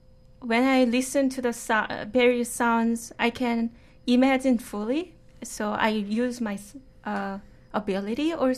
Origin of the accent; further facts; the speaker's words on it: Jeju, South Korea; I'm writing a column about my hometown culture, Jeju Island in Korea.